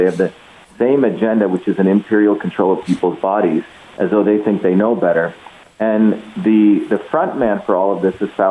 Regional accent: India; You know, I grew up in the Indian caste system.

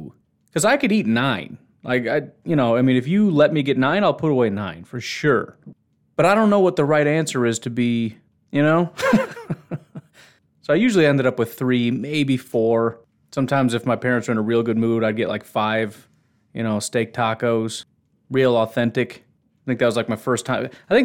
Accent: Illinois, United States; I think on this podcast I may have mentioned that I grew up in Illinois

